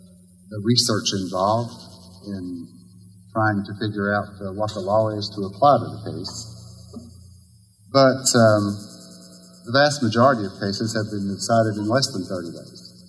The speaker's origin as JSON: {"language": "English", "region": "Kentucky", "country": "United States", "tie": "born or raised there", "said": "I was born and raised in Wolf County. I graduated from Wolf County High School."}